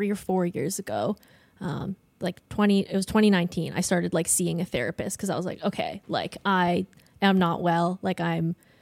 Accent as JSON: {"language": "English", "region": "Ontario", "country": "Canada", "said": "I'm from Ontario. I go to school out here."}